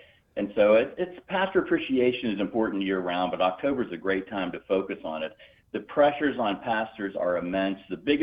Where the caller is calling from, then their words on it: Winston-Salem, North Carolina, United States; I am located in the big city of Winston-Salem, North Carolina. That's headquarters for our ministry.